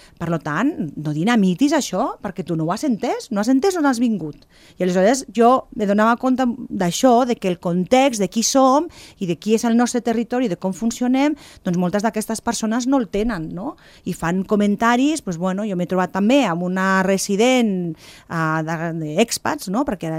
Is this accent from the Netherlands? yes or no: no; Andorra; Si l'acord d'associació no és per tu, és per mi, que sóc andorrana.